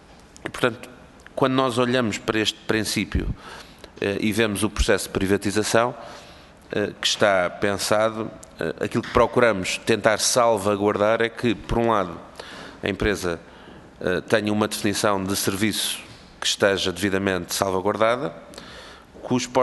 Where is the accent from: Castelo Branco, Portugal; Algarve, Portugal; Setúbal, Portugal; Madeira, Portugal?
Setúbal, Portugal; Almada; Eu sou de Almada e fechou há pouco tempo um posto